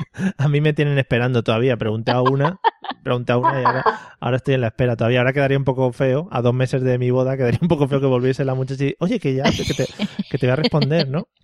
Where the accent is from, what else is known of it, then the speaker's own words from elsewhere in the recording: Spain; Soy española y, bueno, pues tengo que aceptar, pero también tengo el rollo alemán